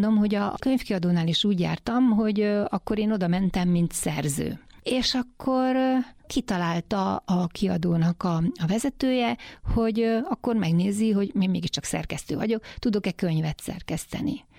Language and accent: Hungarian; Miskolc, Borsod-Abaúj-Zemplén, Hungary; born there; akkor Miskolcon élnek, meg éltek, én is ott születtem